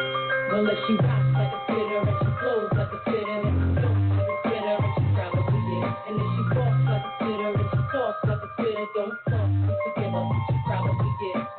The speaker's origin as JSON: {"language": "English", "country": "United States", "said": "It's just like, yeah, we're Americans. I'm American. I'm American."}